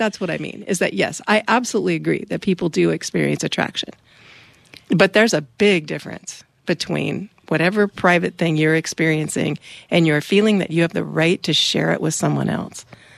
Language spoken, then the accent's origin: English; Arcata, California, United States; I'm from Arcata, and I wouldn't mess with me if I were you.